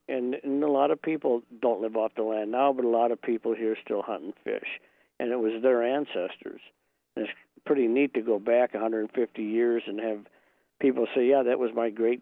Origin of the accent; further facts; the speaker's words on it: Wisconsin, United States; Growing up in Marquette County and seeing actually being old enough now to see the changes that have taken place